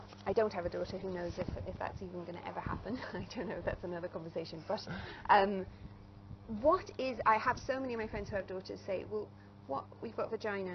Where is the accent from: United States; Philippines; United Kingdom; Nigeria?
United Kingdom; England; also born or lived in Asia; now in Ireland; And I was brought up in England and then in Asia and various different places. And then I moved here when I was about 21